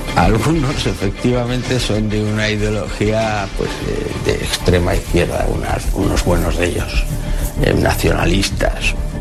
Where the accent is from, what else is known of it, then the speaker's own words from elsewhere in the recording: Navarre, Spain; Es muy fácil. Soy navarro y soy español.